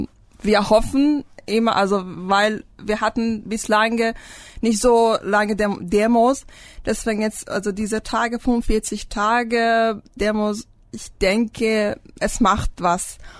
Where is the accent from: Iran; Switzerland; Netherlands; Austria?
Iran; German is a second language; Also wir haben also als Iraner von dem Rektor eine Stellungnahme gemacht